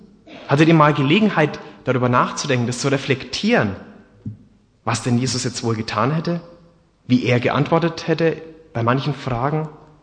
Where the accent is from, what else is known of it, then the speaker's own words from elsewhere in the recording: Bavaria, Germany; Ansonsten komme ich ursprünglich aus Bayern. Bin da geboren, im Nördlinger Ries.